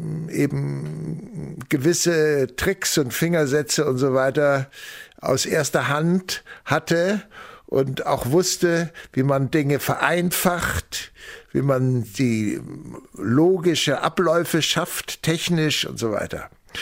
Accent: Ambach, Bavaria, Germany; also born or lived in St. Heinrich; Am Starnberger See geboren bin ich in St. Heinrich, einem kleinen Ort am südlichen Ende des Sees, und dann später aufgewachsen in Ambach. Und Ambach ist ein Kultort, wo ganz viele Leute gewohnt haben und immer noch wohnen, und ein besonderer Ort.

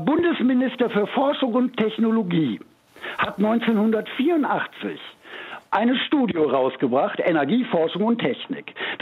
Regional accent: Düsseldorf, North Rhine-Westphalia, Germany; ich bin ein Westdeutscher, der seit 20 Jahren, ich bin Düsseldorfer aus Unterrad und wohne seit 20 Jahren im Osten

